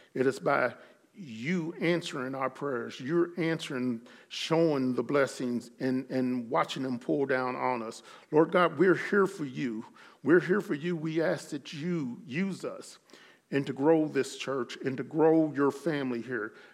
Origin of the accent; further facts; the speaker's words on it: Kentucky, United States; now in Utah, United States; who would think about being in Utah when I was raised in Kentucky.